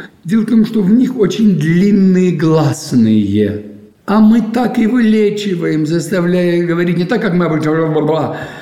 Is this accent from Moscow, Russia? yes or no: yes; Moscow, Russia; А я москвич, я приехал уже, я к москалю размовляю.